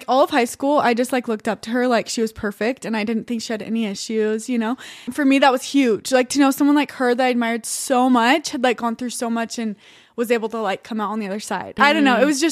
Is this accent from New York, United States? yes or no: no; Orem, Utah, United States; So I'm from Orem, Utah. Went to high school in Orem and then went on a mission to Argentina.